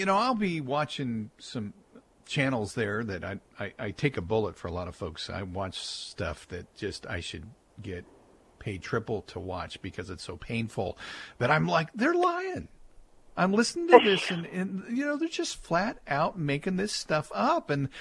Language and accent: English; Kansas City, Missouri, United States; And yesterday when he spoke in Kansas City, my hometown, in front of the veterans